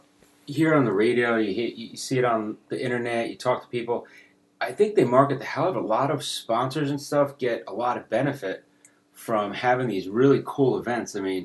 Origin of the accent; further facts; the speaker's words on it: New Jersey, United States; we are from Jersey